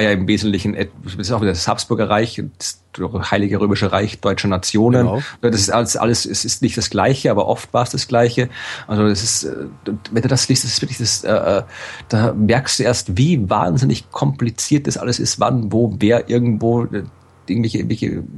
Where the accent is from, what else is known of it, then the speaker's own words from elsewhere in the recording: Austria; was ich als Österreicher natürlich gut finde.